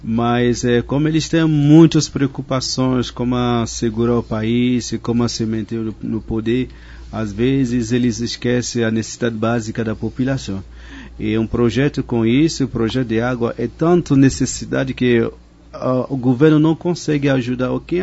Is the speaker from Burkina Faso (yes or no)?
yes; Burkina Faso; olha para o Burkina Faso, para a minha terra